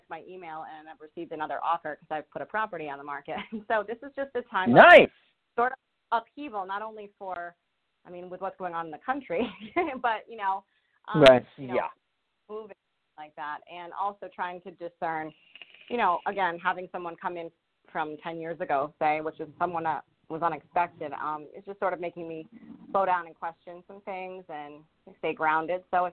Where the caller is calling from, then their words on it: Rhode Island, United States; I'm calling in from Rhode Island.